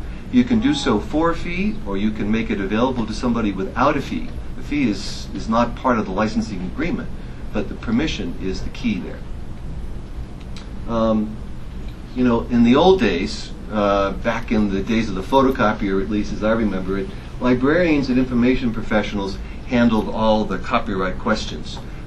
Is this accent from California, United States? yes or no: no; Boston, Massachusetts, United States; I'm from Boston. It's hard to tell, but I am.